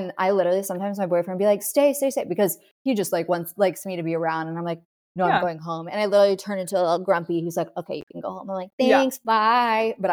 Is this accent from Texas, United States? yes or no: yes; Texas, United States; accent: Texas; I always say it with my Texas accent.